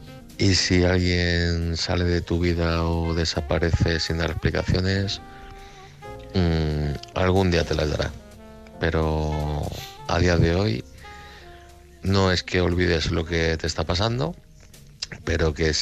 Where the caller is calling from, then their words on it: Madrid, Community of Madrid, Spain; de Madrid.